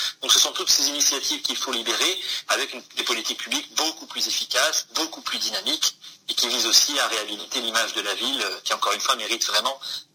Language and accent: French; Morocco; now in France; moi je suis né et j'ai grandi une partie de ma vie, mon enfance à l'étranger, au Maroc, et avec une grande idée de la France, et j'ai été naturalisé français